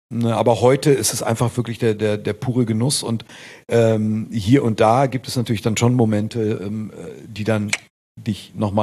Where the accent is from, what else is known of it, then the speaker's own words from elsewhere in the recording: Italy; German is a second language; now in Germany; Ich bin Italiener, lebe in Deutschland, fahre nach Japan und mache dann japanische Tätowierungen auf Japaner